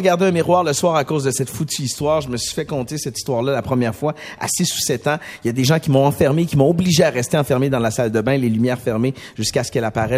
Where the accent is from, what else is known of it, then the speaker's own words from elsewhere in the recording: Quebec City, Quebec, Canada; je viens de Québec, je connais cette station-là